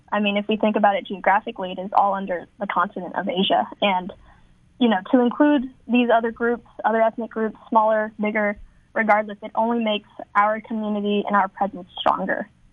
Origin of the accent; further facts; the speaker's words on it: California, United States; I'm originally from the Bay Area. I attended Cal Poly from 2017 to 2021, recent grad, and I have now moved back to the Bay Area.